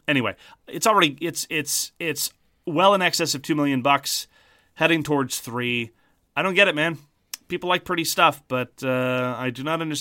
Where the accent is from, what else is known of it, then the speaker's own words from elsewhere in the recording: Canada; Speaking as a Canadian, they don't have customs-friendly shipping.